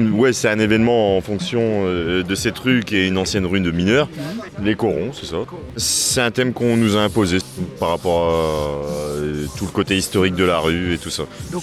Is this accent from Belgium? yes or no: yes; Belgium; Moi, vu que je viens de Belgique, je dois encore bosser